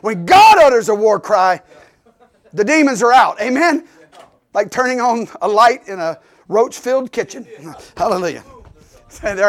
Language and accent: English; Memphis, Tennessee, United States; It happens in my hometown in Memphis, and it's happening here in parts of it.